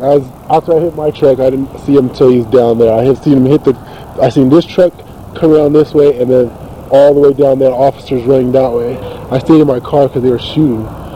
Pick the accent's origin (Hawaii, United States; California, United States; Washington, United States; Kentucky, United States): California, United States; Camarillo; I'm from Camarillo.